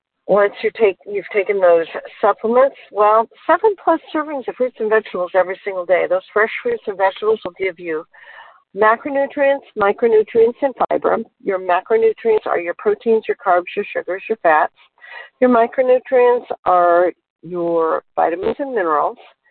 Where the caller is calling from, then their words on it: Portland, Oregon, United States; I come to you from Portland, Oregon.